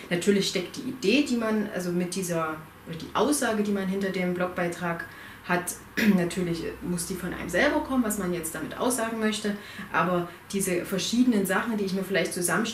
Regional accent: Halle, Saxony-Anhalt, Germany; habe aus Halle komme ich

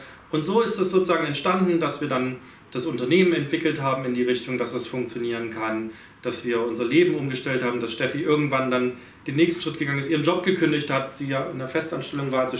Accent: Germany; durch gerade wir als Deutsche, die ja überall eigentlich hinreisen können

